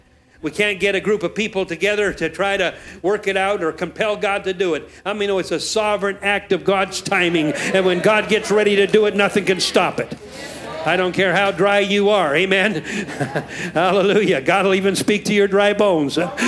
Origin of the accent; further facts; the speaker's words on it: Oakland, California, United States; I'm from Oaktown, so if I speak, preaching there for over 40 years, and we're right in the hood.